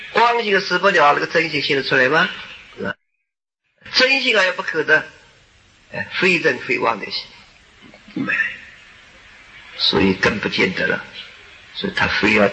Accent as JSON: {"language": "Chinese", "country": "China", "said": "像我们中国人说，哎呀，成千上万哦"}